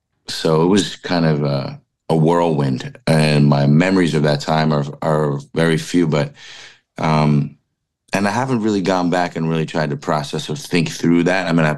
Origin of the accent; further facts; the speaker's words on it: New York, United States; also born or lived in Los Angeles; Like, I went back to being a Rangers fan because I'm from New York, but he kind of fell in love with hockey while I lived in LA, so he's still a Kings fan.